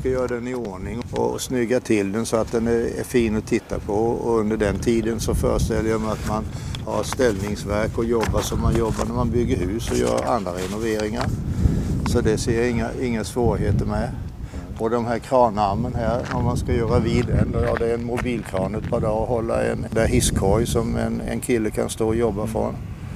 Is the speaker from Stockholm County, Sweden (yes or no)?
no; Kalmar, Kalmar County, Sweden; jag bor ju i Kalmar numera, där jag är barnfödd.